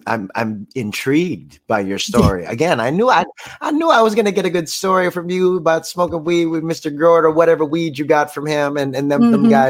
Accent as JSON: {"language": "English", "country": "Philippines", "said": "You know, it was very nice for me to know as a fan of theirs, as a Filipino mm-hmm. fan of theirs, that their photographer was Filipina."}